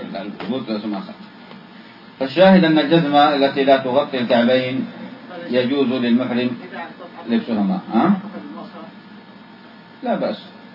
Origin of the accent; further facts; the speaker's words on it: Yemen; وهذا هو الإزار كما يقال عندنا في اليمن المقطب معوز